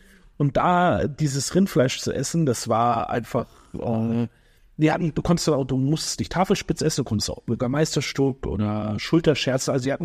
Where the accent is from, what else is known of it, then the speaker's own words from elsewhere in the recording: Austria; born there; auch gebürtiger Österreicher.